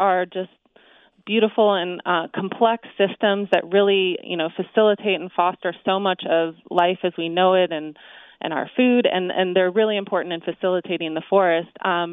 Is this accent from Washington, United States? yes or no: no; Oregon, United States; I'm from Oregon, and I'm actually from a family of foresters